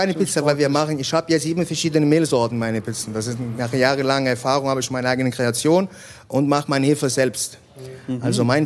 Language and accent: German; Ingelheim, Rhineland-Palatinate, Germany; ich komme aus Ingelheim